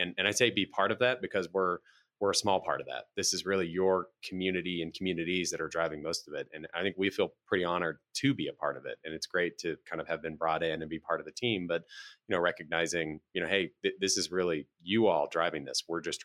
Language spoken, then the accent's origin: English; Salt Lake City, Utah, United States; having been born and raised in Salt Lake City and obviously living in a more urbanized environment.